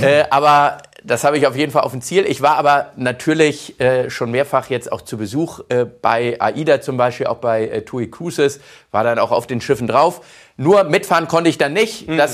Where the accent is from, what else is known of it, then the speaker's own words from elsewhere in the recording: Hamburg, Germany; meine Heimatstadt Hamburg